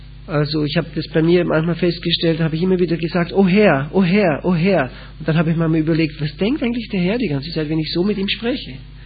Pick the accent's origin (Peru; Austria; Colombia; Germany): Austria; now in Switzerland; ich bin kein Schweizer, ich bin Österreicher, aber ich wohne in der Schweiz.